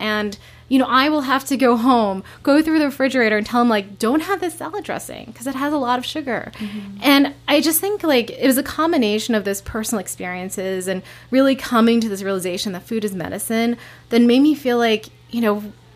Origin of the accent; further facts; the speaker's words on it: New Jersey, United States; come from a family who came here in the 70s. I was born in the 80s. And we were an immigrant family growing up in New Jersey.